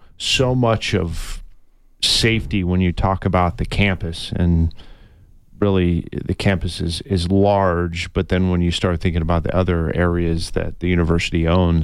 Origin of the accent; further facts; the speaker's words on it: Tucson, Arizona, United States; I'm actually from Tucson, and after going to school I went to college up at NAU